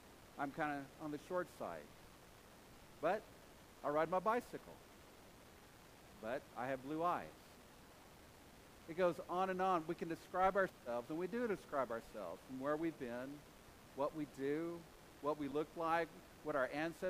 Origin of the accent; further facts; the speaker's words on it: Texas, United States; also born or lived in Houston; Worse than that, I'm an American. Worse than that, I'm a Texan.